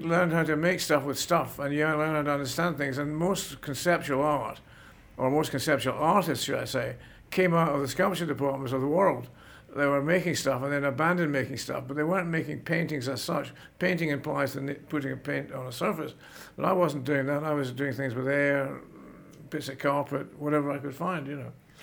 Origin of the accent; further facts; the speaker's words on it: Glasgow, Scotland, United Kingdom; I come from Glasgow.